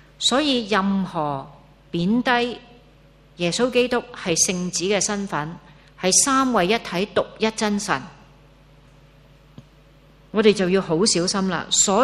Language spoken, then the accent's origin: Cantonese; Hong Kong; born there; 我们生在香港真的没有什么迫害可言